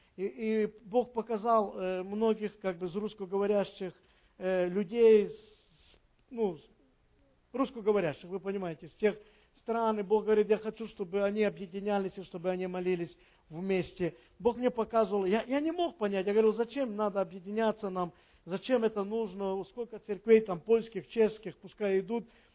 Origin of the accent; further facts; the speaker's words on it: Donbas, Ukraine; moved away; Я знаю, что вы знаете почти все, что мы с Донбасса. Так получилось, что пришлось уехать